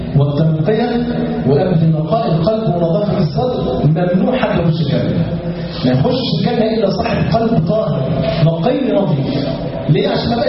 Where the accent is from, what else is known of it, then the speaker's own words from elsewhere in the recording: Egypt; عندنا في مصر مثلا راح تشتري نص كيلو جبنة اسطنبولي